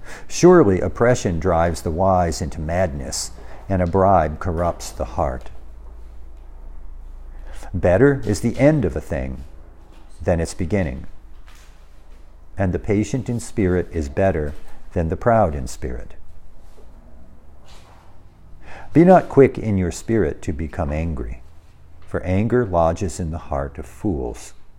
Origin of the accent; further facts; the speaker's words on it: United States; Maybe other countries too, but America, I'm an American, I know America.